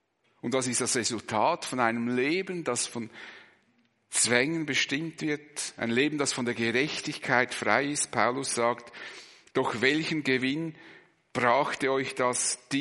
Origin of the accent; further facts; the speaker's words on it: Switzerland; Wir meinen zwar, wir seien frei, als Schweizer bilden wir uns eher etwas darauf